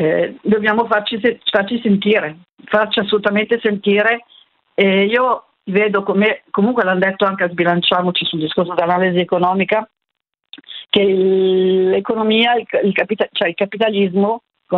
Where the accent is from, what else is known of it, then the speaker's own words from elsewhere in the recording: Milan, Lombardy, Italy; now in Carugate, Italy; anche perché sono nata a Milano, cresciuta, cioè vissuto a Milano 30 anni, adesso abito a Carugate